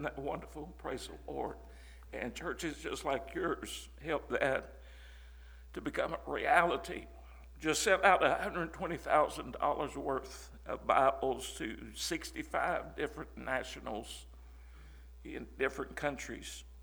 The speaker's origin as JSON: {"language": "English", "region": "Southern United States", "country": "United States", "said": "I'm Southern, so I've not even mastered English yet"}